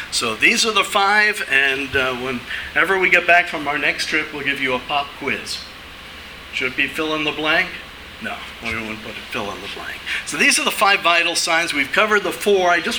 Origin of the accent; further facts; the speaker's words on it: Long Island, New York, United States; I grew up on Long Island in New York. Sometimes I would take the Long Island Railroad.